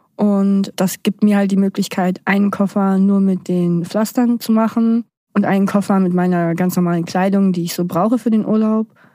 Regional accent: Germany; ich bin 25 Jahre alt, komme aus Deutschland

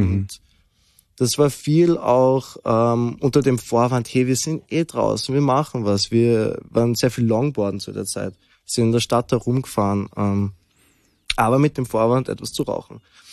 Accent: Graz, Styria, Austria; ich komme aus Graz, bin 24 Jahre alt

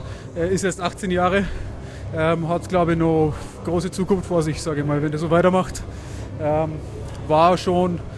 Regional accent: Burghausen, Bavaria, Germany; Genau, ich bin aus Deutschland, Burghausen, direkt an der Grenze zu Österreich. Was ist die nächste? Zwischen Salzburg, Braunau in dem Eck drinnen, da ist Burghausen.

